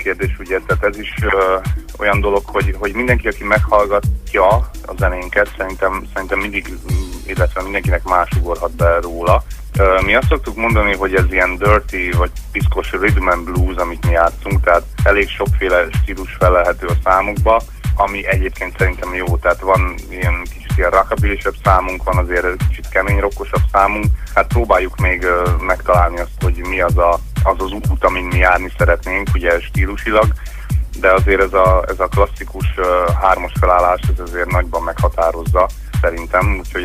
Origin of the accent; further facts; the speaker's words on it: Mátraderecske, Heves, Hungary; egy Mátradereske nevű kis faluba, ahol én fölnőttem, ott szintén sok zenész volt